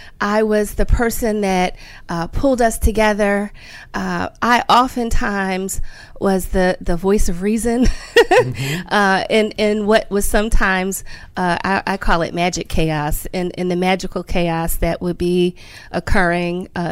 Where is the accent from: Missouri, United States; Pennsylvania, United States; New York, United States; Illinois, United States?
Pennsylvania, United States; Philadelphia; I grew up in West Philadelphia.